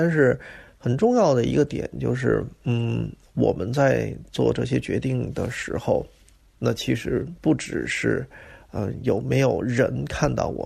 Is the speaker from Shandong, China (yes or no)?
no; Beijing, China; 用我们北京人话说，